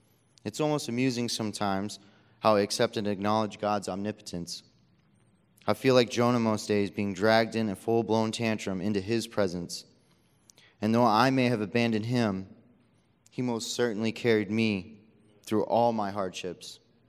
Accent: Arizona, United States; born there; also born or lived in California / Massachusetts / Kansas; Though I was born in Arizona, I've lived in California, Massachusetts, and Kansas.

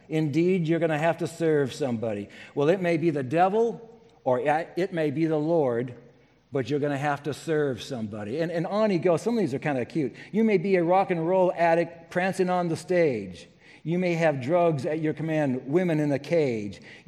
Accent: Sumner, Washington, United States; I can remember growing up in Sumner, down by Puyallup and Tacoma, that in grade school, we could smell Tacoma.

